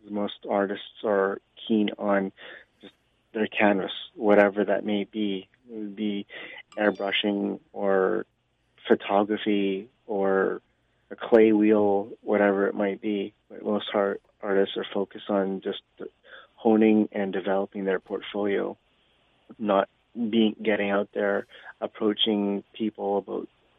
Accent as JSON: {"language": "English", "town": "Vancouver", "region": "British Columbia", "country": "Canada", "tie": "born or raised there", "said": "born and raised in Vancouver, lived my entire life in South Vancouver."}